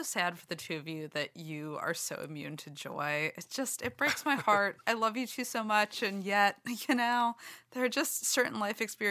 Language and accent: English; Boston, Massachusetts, United States; because I am from Boston, from the Boston area.